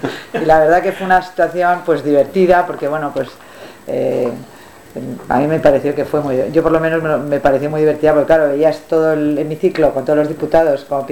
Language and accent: Spanish; Madrid, Community of Madrid, Spain; como españoles y como madrileños, tiene que gustar